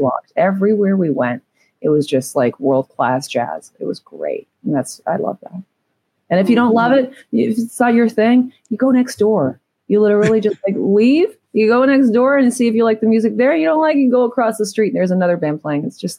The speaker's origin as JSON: {"language": "English", "region": "New York", "country": "United States", "said": "I'm from New York, so I know like tropical kind of wild weather."}